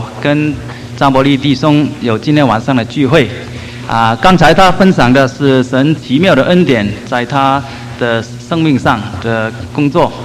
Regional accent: Hong Kong; moved away as an adult; now in United States; 我是在香港出生，香港长大，然后在来美国念大学的时候这个信耶稣，那个是20几年前，我在西北大学念电子工程的时候。

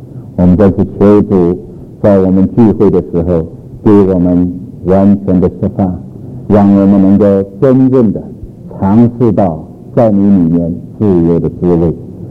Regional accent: Jiangsu, China; now in United States; 那时候在乡下一个小城里的，我是在一个小城里的长大的。我们城啊，用美国的标准来讲是不小，我们有10几万人，有17万人。不过在中国来讲，特别在江苏来讲，那是个很小的城。

